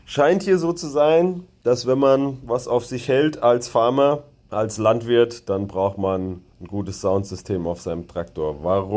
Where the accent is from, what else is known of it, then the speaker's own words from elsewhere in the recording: Germany; Also, wo ich herkomme und wo ich hinfahre. Ein paar verrückte Antworten waren da auch dabei. Nachdem ich natürlich immer mit Germany geantwortet habe